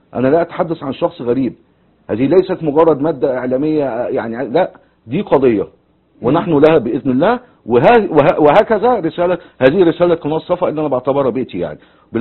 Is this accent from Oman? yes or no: no; Egypt; أنا مصري وأحب بلدي طبعا مما لا شك فيه،